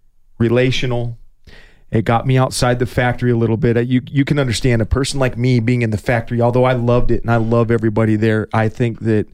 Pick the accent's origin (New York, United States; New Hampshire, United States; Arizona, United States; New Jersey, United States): Arizona, United States; Tucson; I think just from being a native Tucsonan and being somewhat sheltered, I grew up in Reddington Pass. There weren't many kids out there